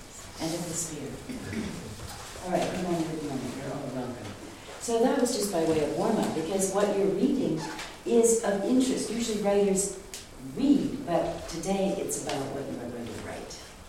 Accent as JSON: {"language": "English", "town": "Seattle", "region": "Washington", "country": "United States", "tie": "born or raised there", "lives_now": "Edmonton, Canada", "said": "I'm from Edmonton, Alberta. I grew up in Seattle, Washington."}